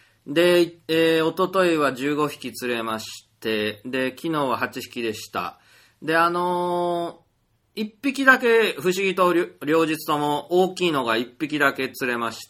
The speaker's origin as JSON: {"language": "Japanese", "region": "Kyushu", "country": "Japan", "said": "まあ、私九州人だから嬉しいんですけど"}